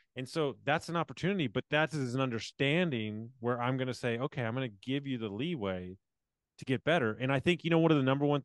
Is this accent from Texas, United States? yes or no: yes; Texas, United States; now in Pennsylvania, United States; I'm from Texas. At the moment, I'm in Pennsylvania, but I'm out in San Antonio soon.